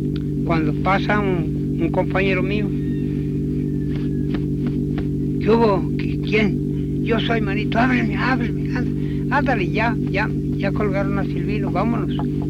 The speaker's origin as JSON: {"language": "Spanish", "town": "Palpan", "region": "Morelos", "country": "Mexico", "tie": "born or raised there", "said": "De Palpan, estado de Morelos. Nací en el año de 1888."}